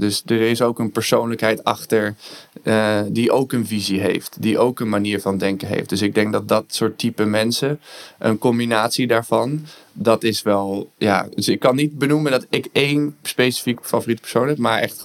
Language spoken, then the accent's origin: Dutch; Netherlands; also born or lived in Alabama, United States; Omdat ik uit Nederland kom.